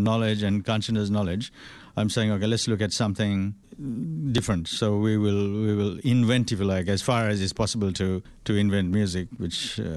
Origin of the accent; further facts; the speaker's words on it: Sri Lanka; when I grew up in Sri Lanka, I didn't even look at the Sri Lankan drums